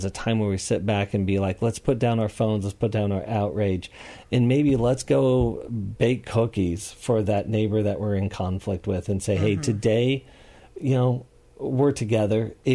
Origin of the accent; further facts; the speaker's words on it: United States; I love the fact that I was fortunate enough to be born as an American and grow up in America.